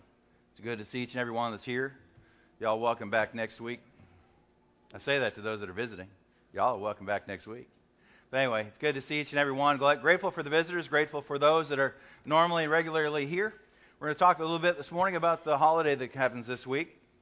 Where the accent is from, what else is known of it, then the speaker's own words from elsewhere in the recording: Canada; now in United States; Being formerly a Canadian, I get two Thanksgivings a year.